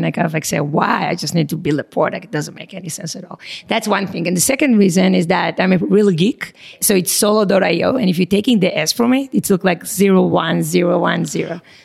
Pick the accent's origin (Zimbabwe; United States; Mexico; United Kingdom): United States; Boston, Massachusetts; accent: Israeli and Boston; specifically because I'm from Boston, I tried to do it on the East Coast.